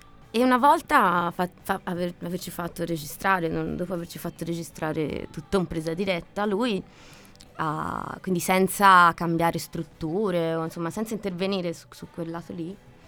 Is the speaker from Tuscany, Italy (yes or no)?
yes; Prato, Tuscany, Italy; Cioè, noi siamo di Prato, non di Firenze.